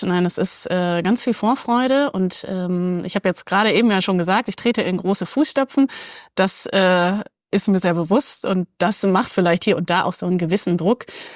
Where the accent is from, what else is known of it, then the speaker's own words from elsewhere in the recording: Minden, North Rhine-Westphalia, Germany; also born or lived in Bückeburg; weil geboren bin ich in Bückeburg und aufgewachsen in Minden.